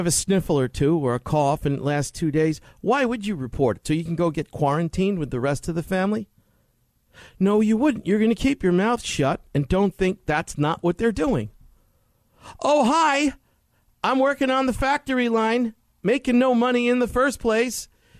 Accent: Queens, New York, United States; born there; By the way, I was born in Corona. Corona, Queens.

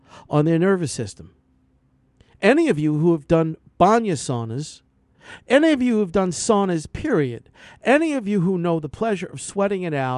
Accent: Brooklyn, New York, United States; Growing up in Brooklyn, we would go to the bar.

